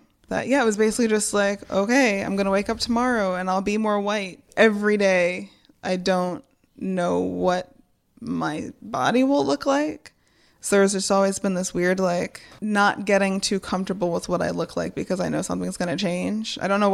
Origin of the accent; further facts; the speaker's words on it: Michigan, United States; Well, so this is happening in Florida, but I'm from Michigan.